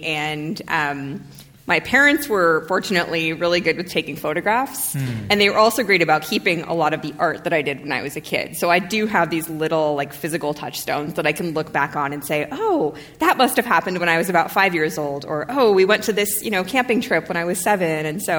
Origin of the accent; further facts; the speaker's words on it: San Francisco, California, United States; And I grew up in Park Merced, which is over by San Francisco State. And so that was my part of the city, right by the ocean, right by the beach, right where the fog never leaves.